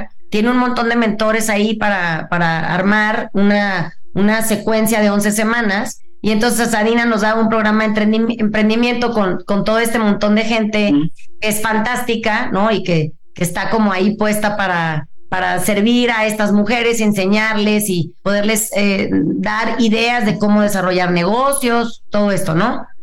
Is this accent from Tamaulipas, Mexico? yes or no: no; Mazatlán, Sinaloa, Mexico; yo que soy de Mazatlán, yo crecí con mi mamá